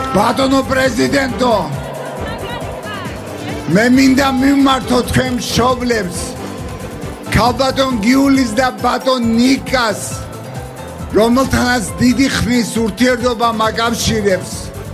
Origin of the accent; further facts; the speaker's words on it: Zugdidi, Samegrelo-Zemo Svaneti, Georgia; მე ვიგრძენი, რომ მე ზუგდიდელი ვარ და მიყვარ ჩემი ზუგდიდი და მე უყვარ ვარ ჩემ ზუგდიდს.